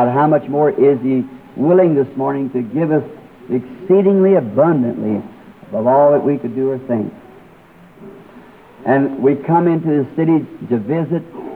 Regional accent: Ireland; and I was there as an Irishman.

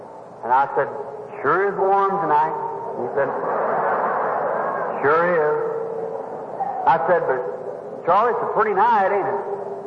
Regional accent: Ireland; And she was laughing at me. I'll never forget it. About being an Irishman and painting a shamrock and so forth.

